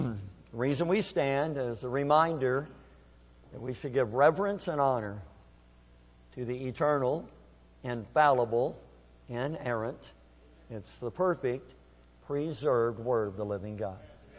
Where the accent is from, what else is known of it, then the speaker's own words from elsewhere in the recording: Kentucky, United States; also born or lived in Missouri; I was born in Missouri and I grew up in Kentucky. And I know what hillbillies are. And I know what hillbilly music is.